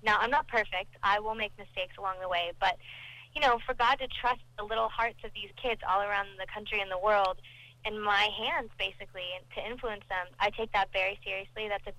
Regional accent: Texas, United States; now in Los Angeles, United States; So I was typical Texas high school cheerleader. My grandpa used to be mayor of my hometown

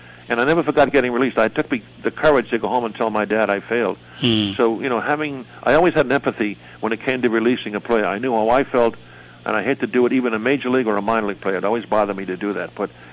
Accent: Rhode Island, United States; Yeah, I still live in New England. I actually grew up in New England. I grew up in Rhode Island. I was a Red Sox fan as a kid all my life

